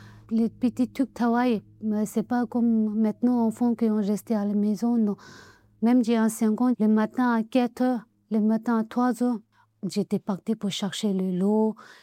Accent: Tibet, China; French is a second language; Il y a trois provinces au Tibet, il y a Kham, Amdo, Yuzhang. Et moi, je suis présentée de Yuzhan.

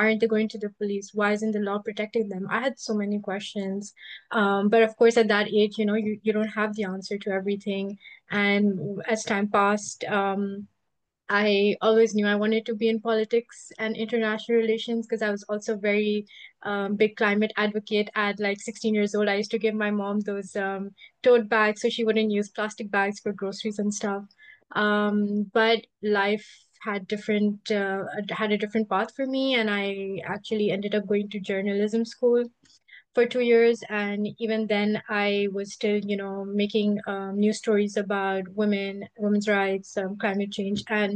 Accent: Pakistan; Growing up in Pakistan, you know, women's rights are not very, like, yeah, women are just not respected in society at large.

